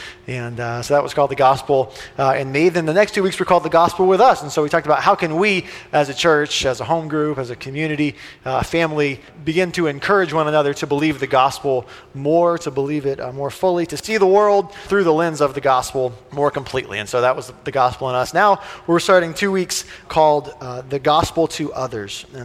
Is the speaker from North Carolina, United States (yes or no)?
yes; Charlotte, North Carolina, United States; I grew up with in Billy Graham world in Charlotte